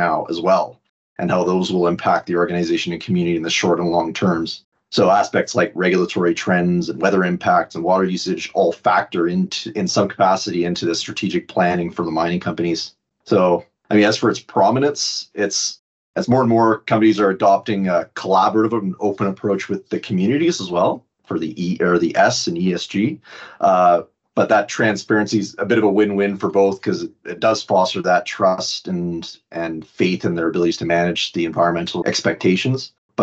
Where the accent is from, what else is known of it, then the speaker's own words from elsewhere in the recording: Canada; I've been with Acquire almost 2 years. Probably from the accent, you can tell I'm from Canada.